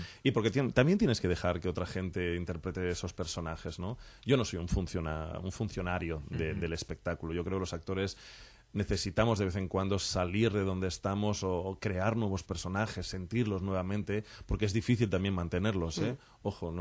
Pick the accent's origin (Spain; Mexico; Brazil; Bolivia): Spain; Barcelona, Catalonia; yo no me presenté en Barcelona yo soy de allí, de Barcelona.